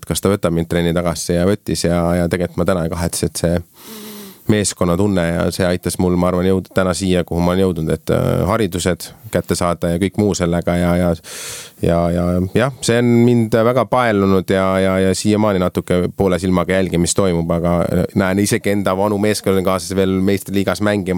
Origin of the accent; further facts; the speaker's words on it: Valjala, Saare County, Estonia; ma olin Sakla kandis, tegelikult kasvasin üles Sakla Valjale ja Kallemäe kandis, et need olid minu lapsepõlved seal kandis